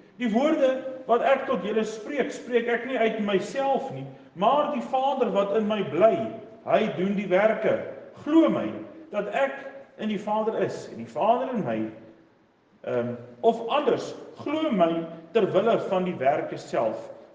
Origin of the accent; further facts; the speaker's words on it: Bothaville, Free State, South Africa; ek het groot geword in Botawil, my pa was 'n predikant, hy het nou in 'n ander kerk, maar hy was 'n predikant, en ek het 'n pastorie groot geword